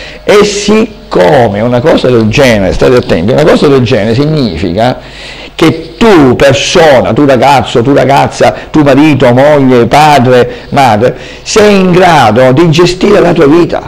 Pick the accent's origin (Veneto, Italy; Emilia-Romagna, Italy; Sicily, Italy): Sicily, Italy; Syracuse; born there; Io sono nato a Siracusa, sono in Sicilia